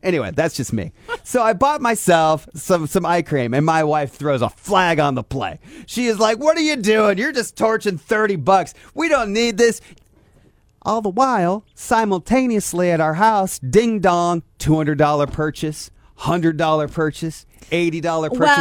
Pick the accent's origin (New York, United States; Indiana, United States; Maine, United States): Indiana, United States; because he knew earlier in the cruise, I told him I was from Indiana.